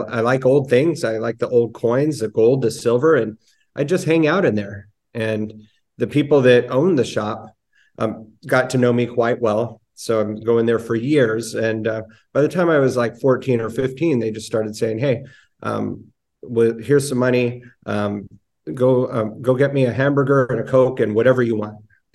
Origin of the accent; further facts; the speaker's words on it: California, United States; Oh, well, I'm at 53 years old, born and raised in California, and I've been involved in the coin and gold and silver business my entire life.